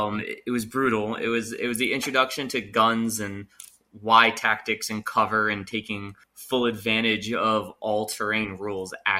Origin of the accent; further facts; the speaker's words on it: Florida, United States; and I'm from Florida, so seeing Uncle Bog just kind of drove me straight into the game.